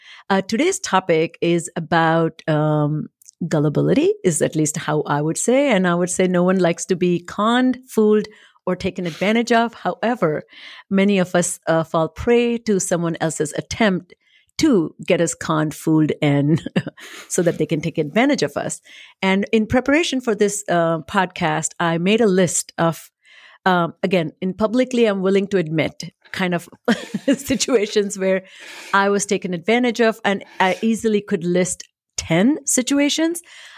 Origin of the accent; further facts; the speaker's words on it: India; I came from India, never had seen a Christmas tree, never had a Christmas tree, did not know what ornaments were.